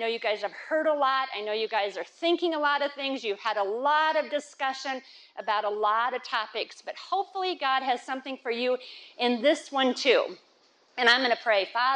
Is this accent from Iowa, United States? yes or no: yes; Iowa, United States; I grew up in Iowa. I grew up in a county that still to this day does not have a stoplight.